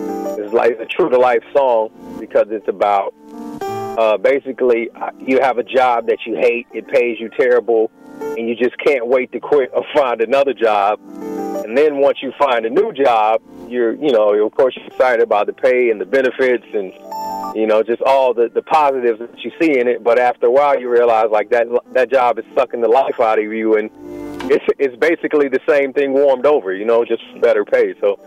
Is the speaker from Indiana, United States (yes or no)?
no; North Carolina, United States; The EP was really inspired by the economic situations that was going on in my home state of North Carolina.